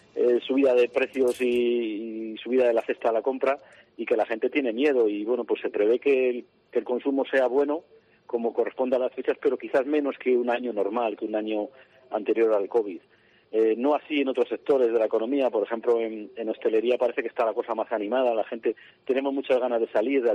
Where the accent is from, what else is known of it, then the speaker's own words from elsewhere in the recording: Soria, Castile and León, Spain; sobre todo en Soria, todavía somos de Reyes Magos.